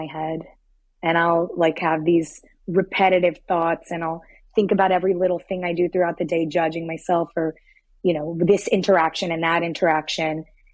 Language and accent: English; Miami, Florida, United States; I'm like, hey, you know, I'm from Miami.